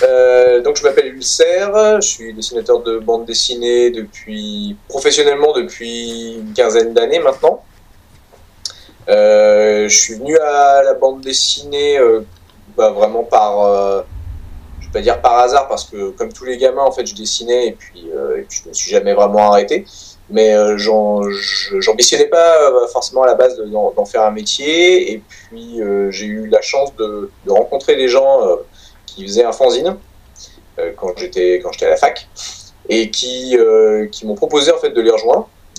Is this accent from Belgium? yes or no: no; Tours, Centre-Val de Loire, France; parce que je suis de Tours